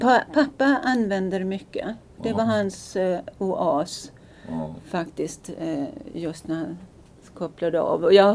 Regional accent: Stockholm County, Sweden; accent: Stockholm; min dialekt har alltid varit stockholmska.

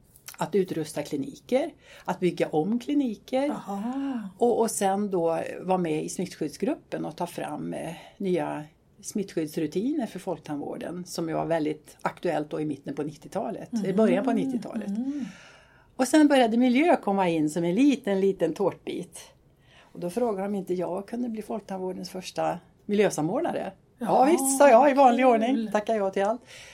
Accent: Brunskog, Värmland, Sweden; accent: Värmland dialect; moved away; Jag är då en värmlänning i försingringen och det hörs väl på min dialekt.

